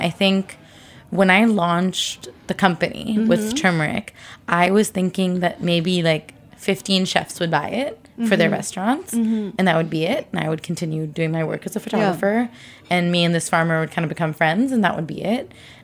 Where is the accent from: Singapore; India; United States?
India; I think because I'm Indian and because I grew up in India